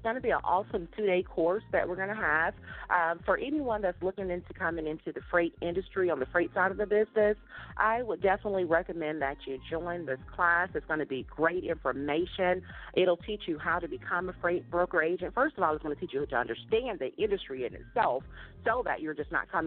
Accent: Florida, United States; And the two states was Florida, which is I'm from Florida, and Louisiana.

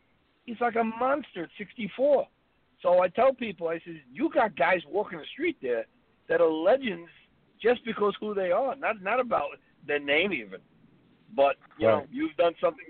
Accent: Brooklyn, New York, United States; I come from Brooklyn, New York

